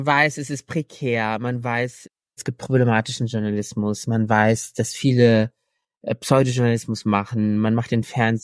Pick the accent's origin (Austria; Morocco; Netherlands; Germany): Morocco; ich bin ja in Marokko zum größten Teil aufgewachsen